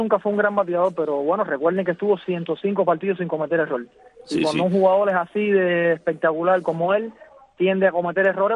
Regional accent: Remedios, Villa Clara, Cuba; also born or lived in Havana; Yo soy de aquí, de Remedio, pero bueno, viví en La Habana también un tiempo, sí. En Lautum, y bueno, tengo familia aquí y allá, en las dos.

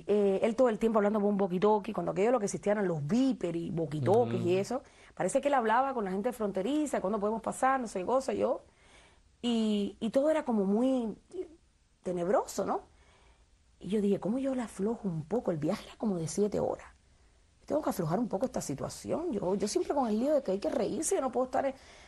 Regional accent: Cuba; moved away as an adult; now in United States; Salí de Cuba un 4 de julio y llegué a Estados Unidos el 16 de julio. Y porque entré por México, el 16 de julio crucé la frontera y llego a Las Vegas, Nevada, donde estaba mi hermana.

